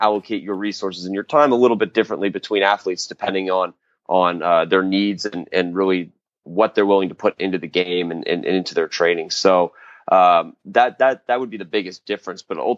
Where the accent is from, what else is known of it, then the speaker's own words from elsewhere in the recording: Florida, United States; now in Phoenix, United States; I'm born and raised in Central Florida. So I'm from the East Coast, but right now I'm currently in Phoenix, Arizona